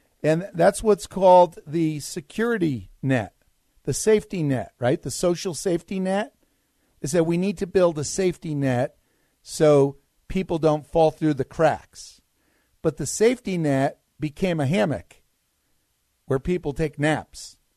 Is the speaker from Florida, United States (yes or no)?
no; New Jersey, United States; I was born in New Jersey, familiar with New Jersey politics, grew up there.